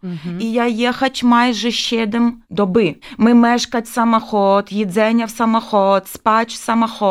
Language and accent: Polish; Kharkiv, Kharkiv Oblast, Ukraine; Polish is a second language; Kiedy początek wojny, ja mieszkała w miasto Kijów, ale urodzenie moje z miasto Charków, ja z Charkowa.